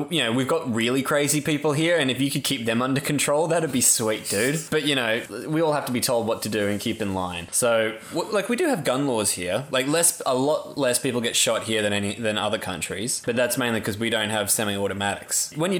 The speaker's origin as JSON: {"language": "English", "country": "Australia", "said": "But maybe that's just because, you know, we're Australian. You know, we're used to some big things over here."}